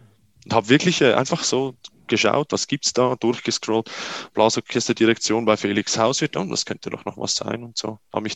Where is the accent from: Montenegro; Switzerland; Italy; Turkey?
Switzerland; also mein Götti heißt das bei uns in der Schweiz